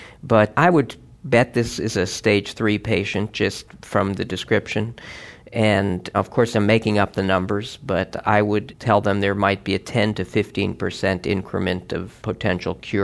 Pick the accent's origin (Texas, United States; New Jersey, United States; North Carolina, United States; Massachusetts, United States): New Jersey, United States; Yeah, I'm from New Jersey, so I know how tough those people are.